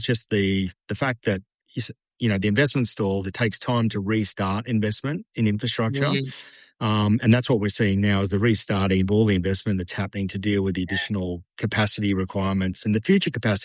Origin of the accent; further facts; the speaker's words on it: Sydney, New South Wales, Australia; I was brought up in Sydney in the sandstone area, Hawkesbury River. Spent a lot of time on the Hawkesbury River